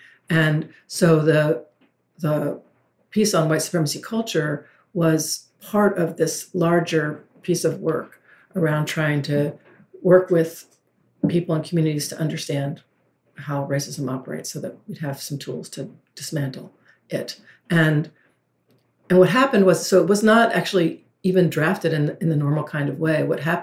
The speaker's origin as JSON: {"language": "English", "region": "the South", "country": "United States", "said": "mostly at that time in the Northwest, although I'm from the South."}